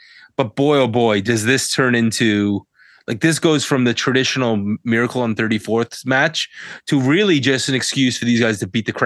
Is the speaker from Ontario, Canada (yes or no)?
no; Nova Scotia, Canada; we're from Atlantic Canada. Greg's from Newfoundland. I'm from Nova Scotia.